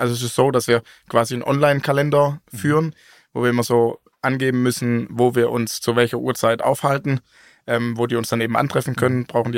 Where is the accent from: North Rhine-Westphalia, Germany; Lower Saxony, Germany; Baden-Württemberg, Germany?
Baden-Württemberg, Germany; Welzheim; Aus Welzheim.